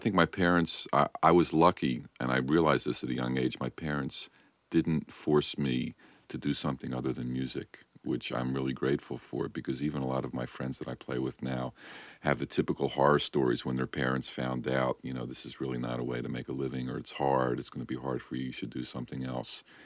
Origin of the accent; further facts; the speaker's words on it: United States; English is a second language; Well, I mean, they can tell I'm an American from my accent, but no, I've toned it down.